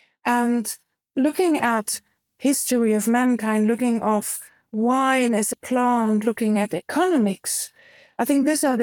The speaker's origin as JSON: {"language": "English", "country": "Germany", "tie": "born or raised there", "said": "I grew up in Eastern Europe, in East Germany, because I think Eastern Germany is part of Eastern Europe."}